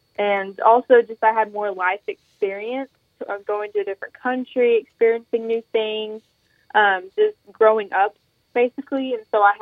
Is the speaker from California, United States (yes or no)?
no; Kilgore, Texas, United States; Yes, we're both from Kilgore.